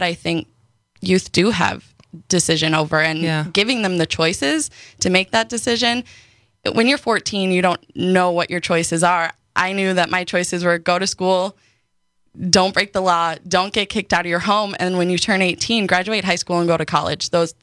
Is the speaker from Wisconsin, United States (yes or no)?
yes; Milwaukee, Wisconsin, United States; born there; also born or lived in Hurley; I was born in Milwaukee. I lived a few years up in Hurley, Wisconsin.